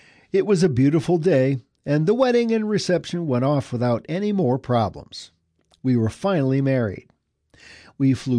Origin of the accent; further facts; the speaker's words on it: Valley Stream, New York, United States; moved away as an adult; I grew up on Long Island in the village of Valley Stream from elementary through high school. After college, I left to get married and raise my family. I recently returned to my old hometown.